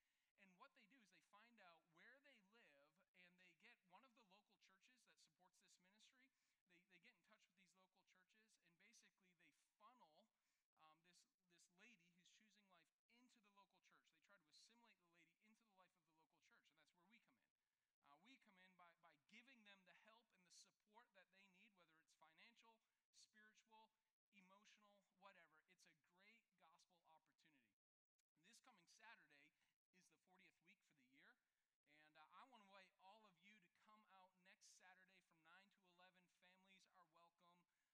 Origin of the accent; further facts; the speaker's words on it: Boston, Massachusetts, United States; I'm from the Boston area, and we were going to head up to Canada, we're going to go camping